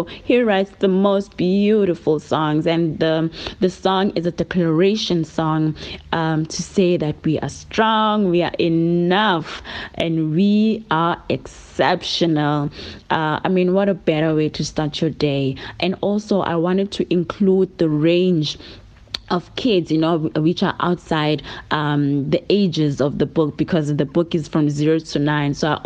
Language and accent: English; Bethel, Mpumalanga, South Africa; now in Johannesburg, South Africa; Originally, I'm from Bethel, a small town in Mpumalanga. I now reside here in Johannesburg with my family.